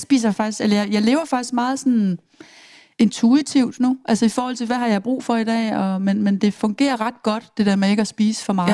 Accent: Horsens, Central Denmark Region, Denmark; also born or lived in Odense; Jeg er født i Odense faktisk, og så har jeg boet i Horsens, siden jeg var 8. Okay. Så jeg er jo sådan, Horsens vil jeg sige.

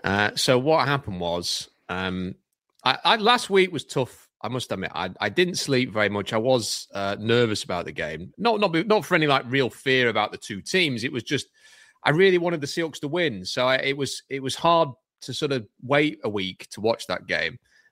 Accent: England, United Kingdom; Kettle goes on for a cup of tea because I'm English.

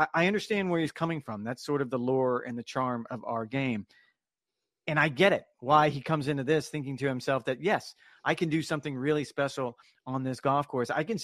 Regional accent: Orlando, Florida, United States; and I'll start in my hometown of Orlando.

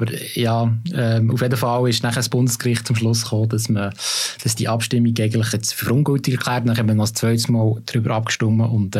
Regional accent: Bern, Switzerland; das ist für mich als Berner ein bisschen ein peinlicher Entscheid.

